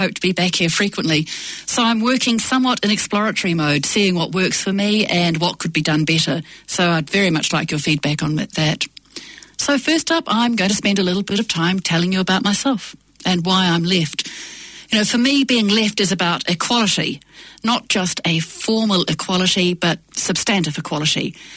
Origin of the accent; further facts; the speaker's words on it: Taranaki, New Zealand; I've lived in many places in New Zealand and so I identify myself with many places. I grew up in Taranaki and Tamaonga.